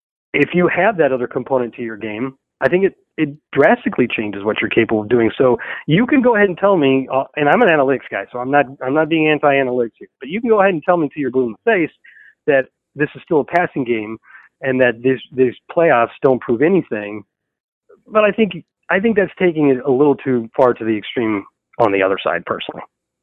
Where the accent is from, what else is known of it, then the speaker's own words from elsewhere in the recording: St. Louis, Missouri, United States; And I grew up in Missouri on the other side of the state in St. Louis. So it was close to home too.